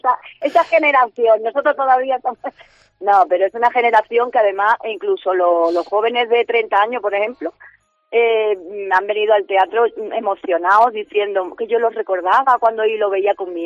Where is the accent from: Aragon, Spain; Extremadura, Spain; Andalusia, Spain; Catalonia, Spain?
Andalusia, Spain; Seville; yo, como buena sevillana, poder trabajar en mi tierra es un orgullo